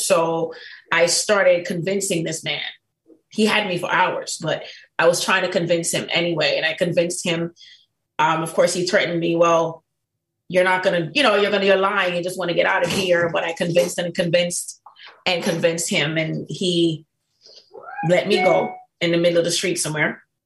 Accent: Kingston, Jamaica; I grew up in the Caribbean. I'm born and raised from Kingston, Jamaica.

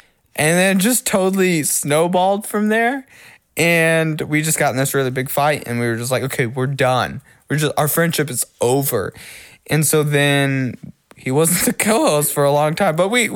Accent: Oklahoma, United States; also born or lived in Seattle area; I'm originally from the Seattle area, so I was going to. But I grew up in Oklahoma, so I was going to visit some family in the Northwest.

